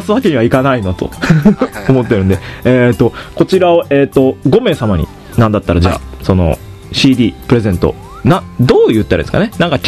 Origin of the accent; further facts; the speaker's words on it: Kochi, Japan; でも僕も実は高知から来たんで、この高知のご当地キティです